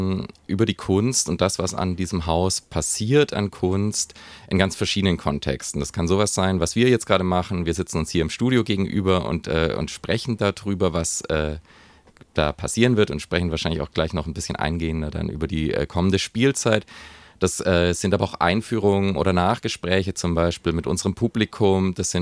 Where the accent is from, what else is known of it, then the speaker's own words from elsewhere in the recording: Sigmaringen, Baden-Württemberg, Germany; Ich komme aber ursprünglich aus Sigmaringen, also eine gute Stunde von hier. Dort bin ich geboren und aufgewachsen.